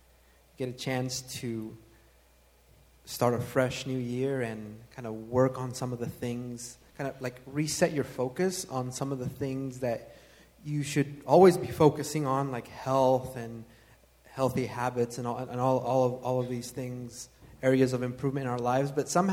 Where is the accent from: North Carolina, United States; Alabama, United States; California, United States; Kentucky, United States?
North Carolina, United States; I grew up in the South, in the state of North Carolina, basically surrounded by hillbillies.